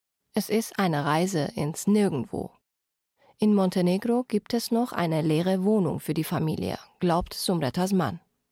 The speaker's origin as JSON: {"language": "German", "country": "Iran", "lives_now": "Munich, Germany", "said": "Während wir diesen Podcast produzieren, passiert in meiner Heimat, dem Iran, eine Revolution."}